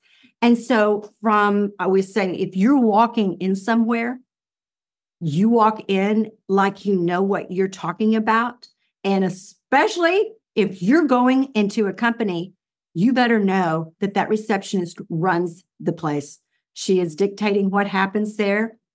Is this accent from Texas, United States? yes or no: yes; Dallas, Texas, United States; Because, you know, like, I grew up in Dallas.